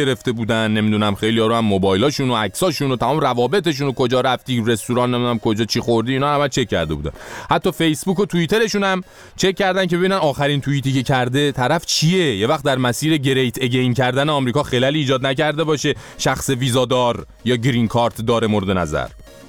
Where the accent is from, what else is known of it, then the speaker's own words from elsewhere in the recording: Iran; با من ایرانیم، هموطنای من کلی تو آمریکا تو دانشگاه